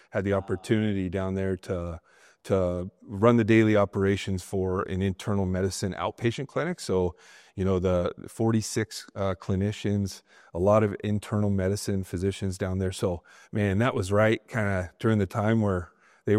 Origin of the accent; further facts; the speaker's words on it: Lewiston, Idaho, United States; Because, you know, growing up in Lewiston and being around this area, you know, Cougar games, Vandal games